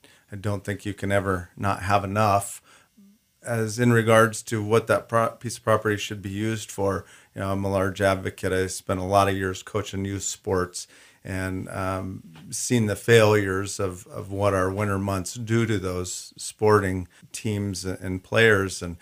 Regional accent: Sandpoint, Idaho, United States; Growing up in Sandpoint, playing football on that stadium, I just remember the feeling of the cool grass underfoot, the mud on a rainy football afternoon.

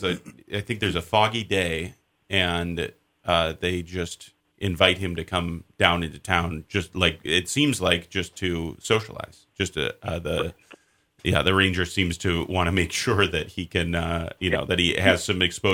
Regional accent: Minnesota, United States; I come from Minnesota originally, but usually I travel by airplane.

